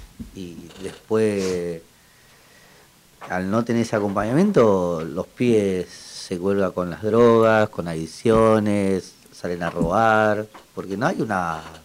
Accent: Lanús, Buenos Aires Province, Argentina; soy de Monte Chingolo, Lanús.

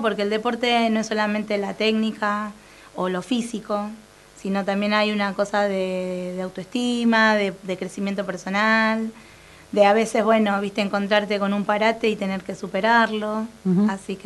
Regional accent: Quilmes, Buenos Aires Province, Argentina; now in Avellaneda, Argentina; él es de Dock Sud, yo no, yo soy de Quilmes. Después, bueno, nos conocimos, vine a vivir acá, a Avellaneda.

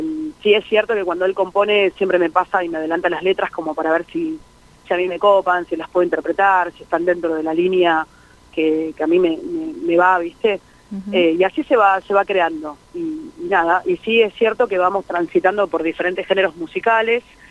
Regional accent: Tapiales, Buenos Aires Province, Argentina; Yo soy de Tapiales particularmente

